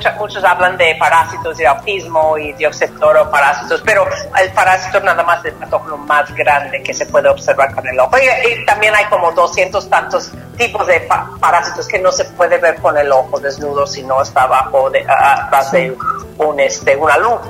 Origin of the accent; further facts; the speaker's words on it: Chicago, Illinois, United States; yo soy de Chicago originalmente